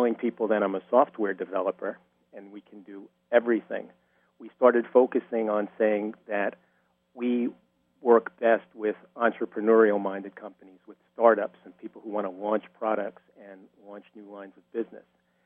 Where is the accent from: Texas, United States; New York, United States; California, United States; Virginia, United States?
New York, United States; From Long Island.